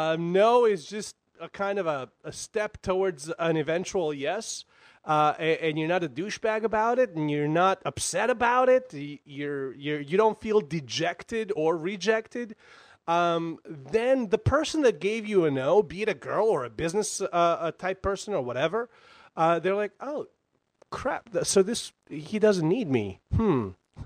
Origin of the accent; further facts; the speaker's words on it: Bosnia & Herzegovina; Yeah, from like way back, like when I was in Bosnia, I was there during the war. I was born and raised in Bosnia. So I was there in the early 90s during the war.